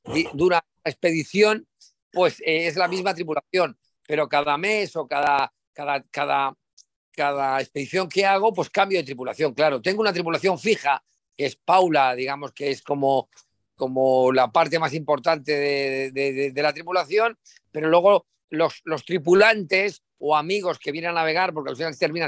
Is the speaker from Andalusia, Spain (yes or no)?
no; Madrid, Community of Madrid, Spain; moved away; Yo soy de Madrid, en Madrid.